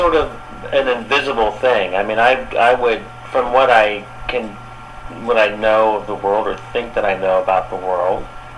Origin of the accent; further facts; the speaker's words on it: West Point, New York, United States; born there; I was born in West Point, New York.